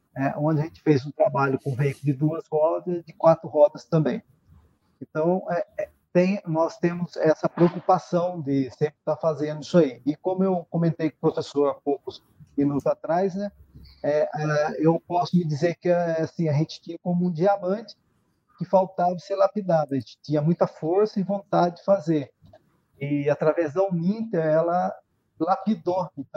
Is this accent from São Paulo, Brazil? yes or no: yes; Taubaté, São Paulo, Brazil; Bom, sou aqui do estado de São Paulo, mais precisamente da cidade de Taubaté, da região metropolitana do Vale Paraíba.